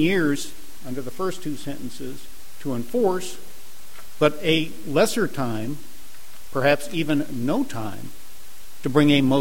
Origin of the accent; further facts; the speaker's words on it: California, United States; I'm from California, and we have a legislature there which has written some real doozies of statutes.